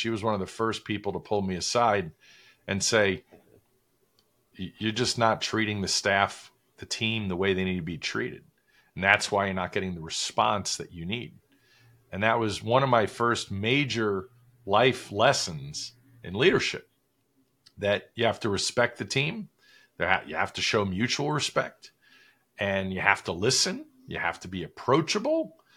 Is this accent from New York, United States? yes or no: yes; New York, United States; I'm a fast talker because I'm from New York.